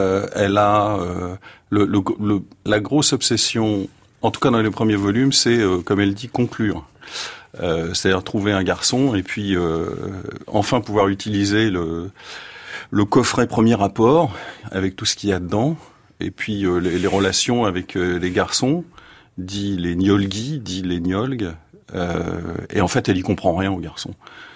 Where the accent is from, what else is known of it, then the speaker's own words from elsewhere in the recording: Pays de la Loire, France; Et moi, en gros, on est effectivement du Maine-et-Loire depuis aussi loin qu'on puisse remonter.